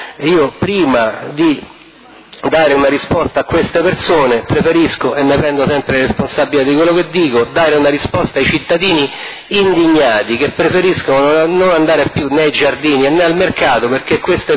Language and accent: Italian; Rome, Lazio, Italy; Io sono di Roma